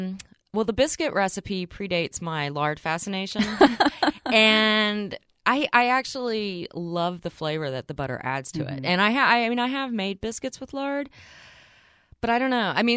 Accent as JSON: {"language": "English", "town": "Dallas", "region": "Texas", "country": "United States", "tie": "born or raised there", "also_born_or_lived": "Houston", "lives_now": "New York, United States", "said": "like, you know, because I grew up in Dallas and in Houston, mm-hmm. and then I spent some time in Austin. And so my when I moved to New York, my experience was pretty much limited to those three locations."}